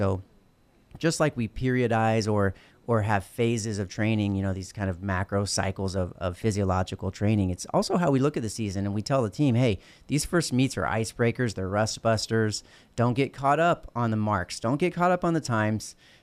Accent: United States; I would have to say, as an American, I'm a little biased too.

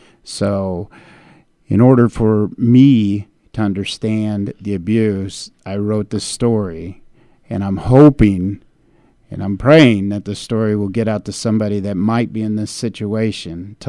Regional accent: Indianapolis, Indiana, United States; I'm originally from Indianapolis. I graduated from John Marshall High School on the east side in 1984

